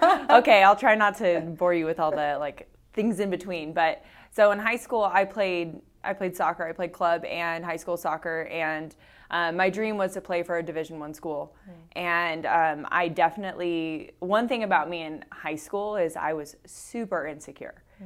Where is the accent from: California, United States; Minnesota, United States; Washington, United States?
California, United States; now in Folsom, United States; I grew up in Orange County.